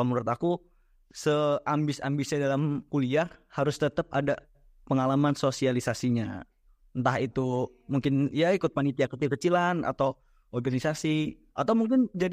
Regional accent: Cirebon, West Java, Indonesia; Aku asal Cirebon.

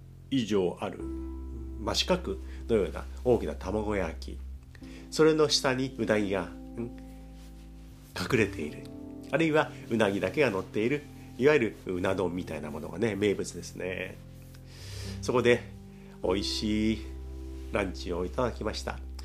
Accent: Kanto, Japan; 私はもう完全に関東の男なんですが、

